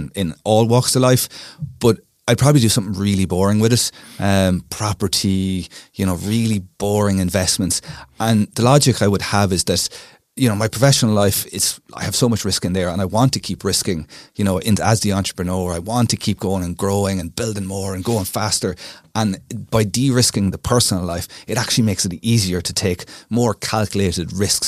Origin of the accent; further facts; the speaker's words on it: Longford, Leinster, Ireland; So we grew up in Longford. Nice. Very landlocked county.